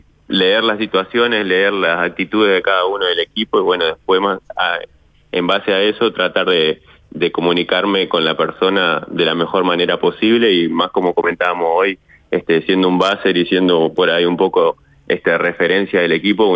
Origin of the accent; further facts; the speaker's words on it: Paysandú, Uruguay; soy del interior de Paysandú, entonces estoy acostumbrado a estar en ciudades así más tranquilas